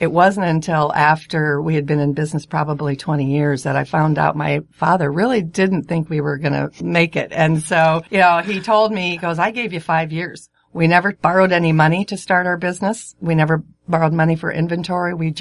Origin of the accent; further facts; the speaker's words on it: Quad Cities, Iowa, United States; We're both from the Quad Cities originally.